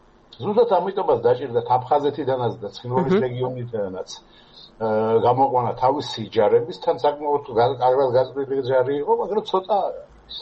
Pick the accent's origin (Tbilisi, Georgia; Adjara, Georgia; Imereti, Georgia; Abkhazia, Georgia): Adjara, Georgia; Batumi; also born or lived in Ukraine; დაბადებული ვარ უკრაინაში და